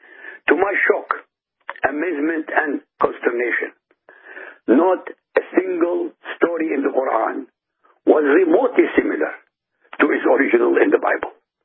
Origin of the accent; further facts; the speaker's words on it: Iraq; born there; first language Arabic; English is a second language; My mother tongue is Arabic, as I was born in Iraq, and very luckily for me, to secular parents.